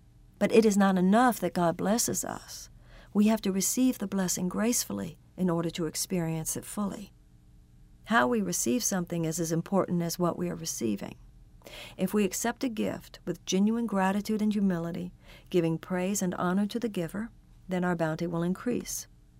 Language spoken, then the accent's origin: English; Texas, United States; When I was a child growing up in Texas, I used to witness the extraordinary sunsets that Texas skies are famous for.